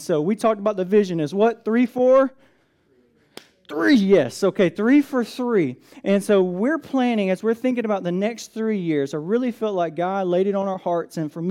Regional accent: Atlanta, Georgia, United States; Like, I grew up in Atlanta, you know, I didn't grow up next to the river, next to all these river boats

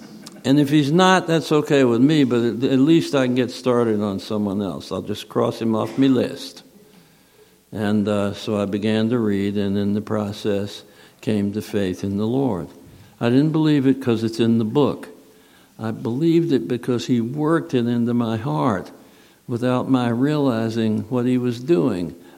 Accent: Southern United States, United States; Daddy. I'm from the South, Daddy.

